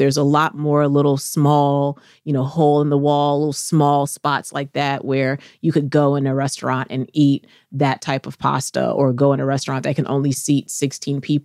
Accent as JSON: {"language": "English", "region": "the South", "country": "United States", "lives_now": "Atlanta, United States", "said": "I love just walking down the street and seeing all the people, even though I go slow because I'm from the South."}